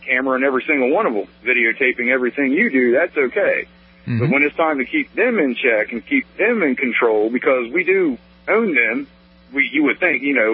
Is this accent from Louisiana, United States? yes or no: no; Maryland, United States; I don't know about nationwide, but I grew up in Maryland.